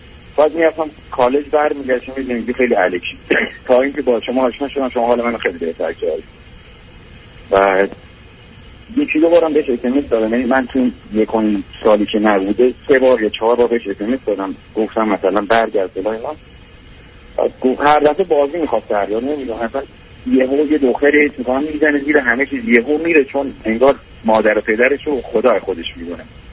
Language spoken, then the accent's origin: Persian; Iran; moved away as an adult; وقتی که من 18 سالم بود از ایران واسه درمان پزشکی اومدم یکی از این کشورهای آسیایی واسه ادامه تحصیل.